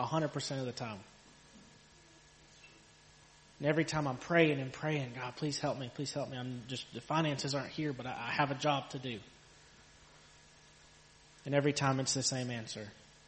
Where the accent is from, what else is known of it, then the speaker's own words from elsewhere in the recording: Mexico; And I grew up in Mexico, on my grandpa's farm, working, learning the farm.